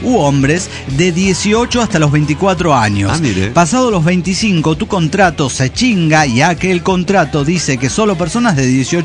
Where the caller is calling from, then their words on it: Chihuahua, Mexico; de Chihuahua, México.